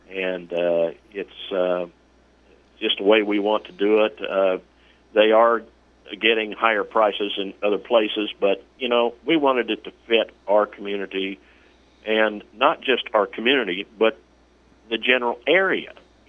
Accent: Kansas, United States; now in Independence, United States; I'm from Kansas, of course, but I moved here in 1979

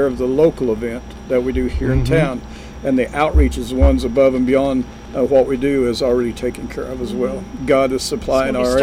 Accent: Barnsdall, Oklahoma, United States; I grew up in Barnstall.

